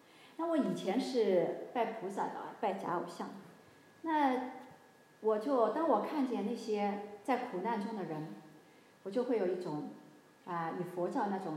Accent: Shanghai, China; 我们上海人说横竖横的

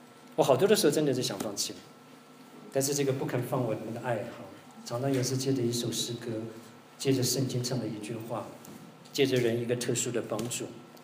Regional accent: Tainan, Taiwan; 所以有一年我放暑假回台南，我家老家在台南

